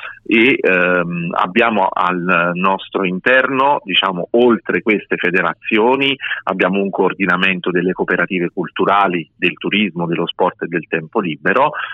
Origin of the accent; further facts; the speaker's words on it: Campania, Italy; sono napoletano un po' superstizioso